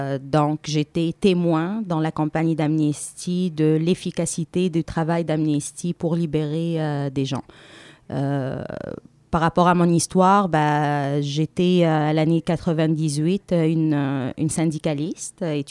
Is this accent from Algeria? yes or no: no; Tunisia; parce que moi, je viens de la Tunisie.